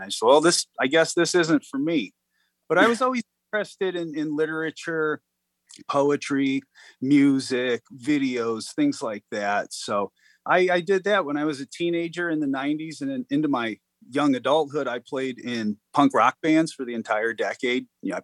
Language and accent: English; Merrillville, Indiana, United States; I grew up on the Maryville side of the Gary Maryville border. The house had been there before Maryville existed, but then came Maryville. So I grew up there. I went to Maryville schools.